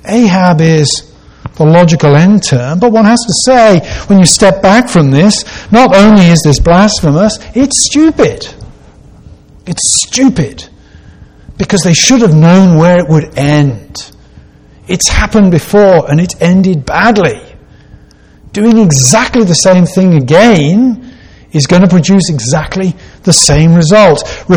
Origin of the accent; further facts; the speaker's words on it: United Kingdom; now in United States; I come from a long way east of here. And I keep up with the British news each day. I'm probably, mentally, I'm still in Britain, even though physically I sort of live here, I suppose.